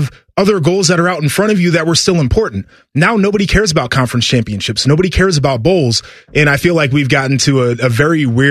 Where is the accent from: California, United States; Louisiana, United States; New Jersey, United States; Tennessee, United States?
Tennessee, United States; Nashville; born there; I was born in Tennessee.